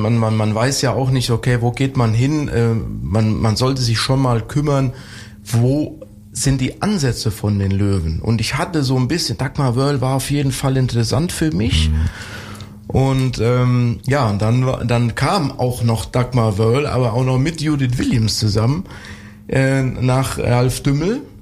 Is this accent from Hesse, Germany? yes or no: yes; Hesse, Germany; born there; Und ich musste dann als gebürtiger Hesse, ja.